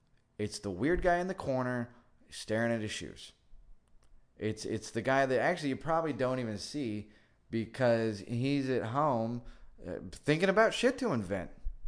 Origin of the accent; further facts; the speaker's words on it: United States; It is my unassailable right as an American to have an opinion.